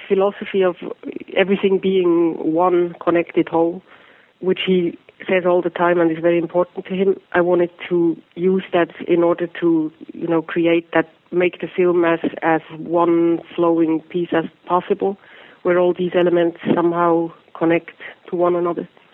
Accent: Switzerland; I'm Swiss, so I grew up in Switzerland, and I saw it there, I guess, in the late 80s or so

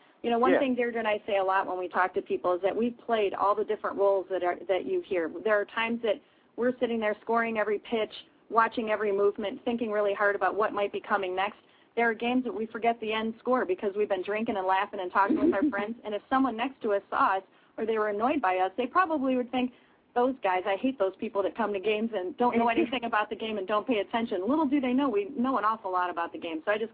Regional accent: Detroit, Michigan, United States; I was born and raised in Detroit. Then I lived in Minneapolis for a little while, so I like the Twins, and now I love the Mariners too.

